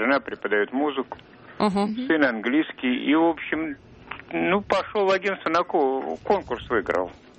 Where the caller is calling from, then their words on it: Moscow, Russia; я из Москвы.